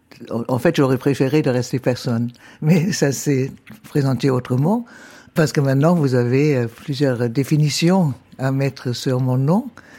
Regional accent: Germany; Je suis allemande et française. Je suis écrivain. J'ai été éditrice, je le suis toujours un tout petit peu. J'ai été femme d'Europe en 1995 et maintenant j'ai 80 ans, je suis à la retraite.

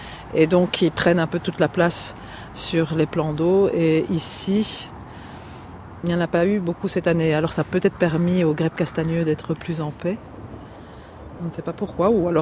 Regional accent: Belgium; On s'est retrouvés là, nous en tant que Belges.

